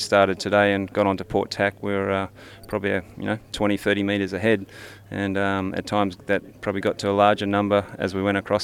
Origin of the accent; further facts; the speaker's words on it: New Zealand; but for us this far away, it's just great to see so many Kiwis on the side of the canal